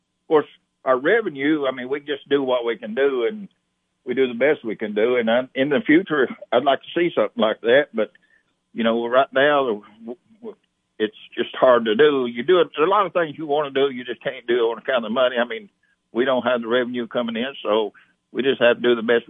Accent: Monterey, Tennessee, United States; we were born and raised in Tennessee, in Monterey, so we're right here at home.

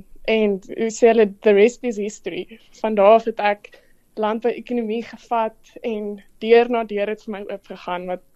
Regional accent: Western Cape, South Africa; Ek kom van die heel weste provinsie af. En my storie het in die Weskaap begin. En van daar af het ek bietjie wysheid bygekry en ek het noord beweeg en in die Vrystaat gaan swat.

